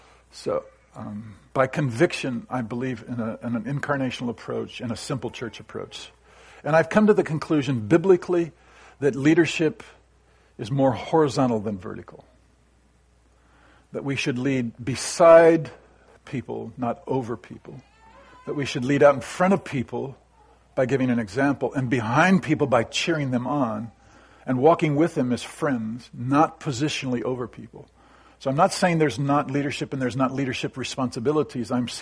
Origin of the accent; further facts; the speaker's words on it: United States; I would say one of our strengths in America is we are initiative-taking.